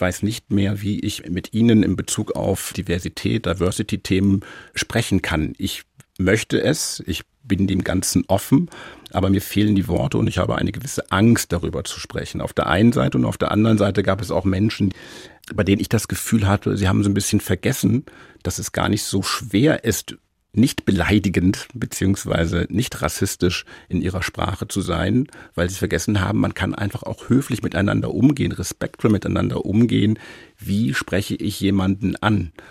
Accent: Northern Germany, Germany; now in Munich, Germany; aber ich vermisse letztendlich auch meine Heimat und Norddeutschland.

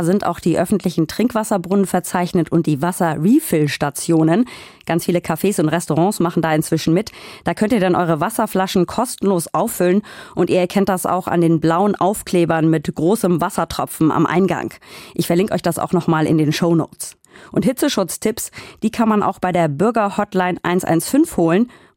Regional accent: Hamburg, Germany; Und ich als Hamburgerin muss sagen, über 30 Grad und tropische Nächte, das ist wirklich nicht mehr mein Wohlfühlklima.

